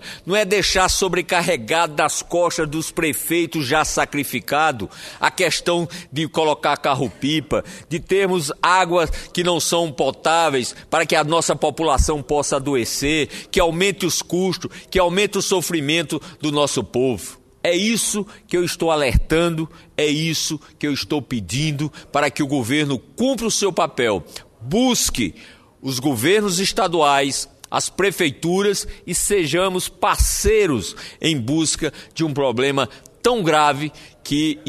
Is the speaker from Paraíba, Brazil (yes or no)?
yes; São José de Piranhas, Paraíba, Brazil; Durante muitos anos, a cidade ficou sendo chamada de Jatobá, nome que carinhosamente foi aonde eu nasci e que ainda hoje eu chamo, embora o nome oficial seja São José de Piranhas.